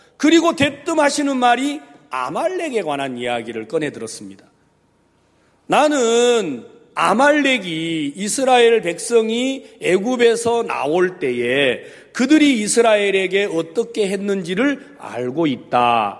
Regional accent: Wando, South Jeolla, South Korea; 제 고향이 전라남도 완도군 소안면 비자리 1169번지라는 동네에서 아주 촌도 막 유별난 촌에서 태어났어요.

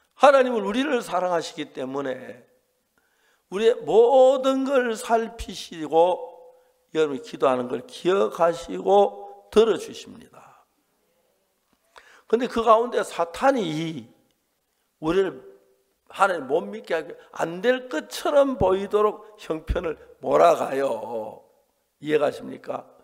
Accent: Seonsan, North Gyeongsang, South Korea; 저는 대한예수교 장로에서 그 선산, 제 고향 경북 선산인 선산교회를 다녔어요.

